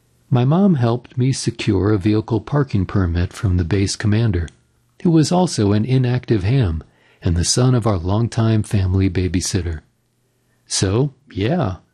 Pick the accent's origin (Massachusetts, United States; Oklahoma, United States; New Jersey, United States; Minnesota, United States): Minnesota, United States; Little Falls; Bob, who lived in my hometown of Little Falls, Minnesota, was mostly a low-band operator